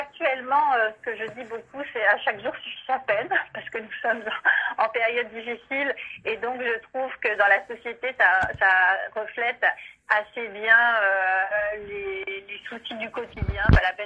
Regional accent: France; born there; first language French; je suis née en France, c'est ma langue maternelle.

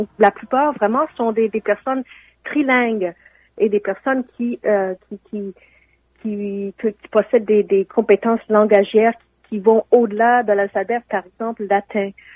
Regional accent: Montreal, Quebec, Canada; now in Toronto, Canada; je suis originaire de Montréal et je vis à Toronto depuis 10 ans

